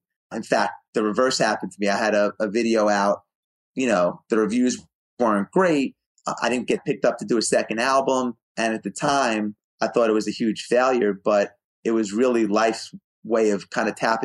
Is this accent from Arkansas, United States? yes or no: no; New York City, New York, United States; I moved back to New York City. I'm a huge Knick fan. I grew up in New York City.